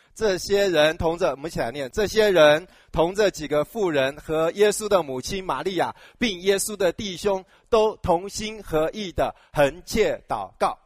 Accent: China; 我们中国人就讲说你就等就是很不好的事情

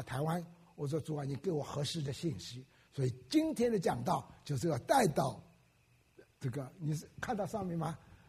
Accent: Wenzhou, Zhejiang, China; now in United States; 清明节4月5号要到我的老家温州去为我们的先人先父母的墓地去扫墓。我想应该是时候了，因为我到美国来刚刚今四月为止刚刚30年到美国来

